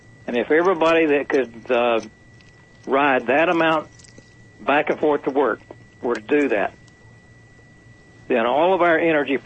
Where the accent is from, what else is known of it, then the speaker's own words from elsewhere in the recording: Wilmington, United States; also born or lived in South Florida, United States; And having spent a lot of time in South Florida and born and raised in Wilmington, there are no flats there.